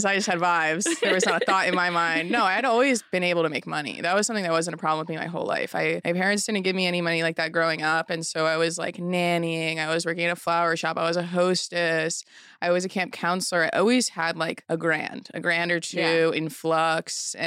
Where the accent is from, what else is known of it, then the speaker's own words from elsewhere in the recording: New Jersey, United States; So I was born and raised in New Jersey in Bergen County.